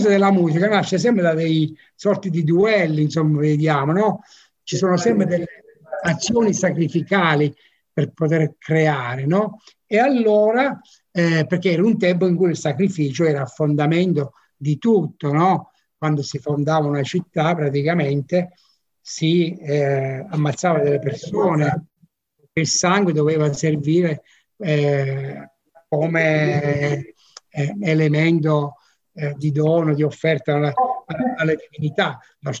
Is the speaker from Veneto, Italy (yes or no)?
no; Abruzzo, Italy; un rattuso, come si dice nelle nostre parti in Abruzzo